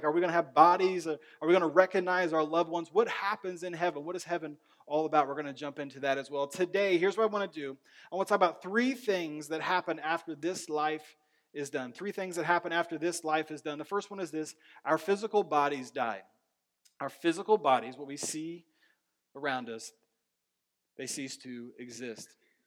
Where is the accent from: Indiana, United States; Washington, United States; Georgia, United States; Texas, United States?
Indiana, United States; Like, I'm from Indiana. I go get in the water, like in the ocean.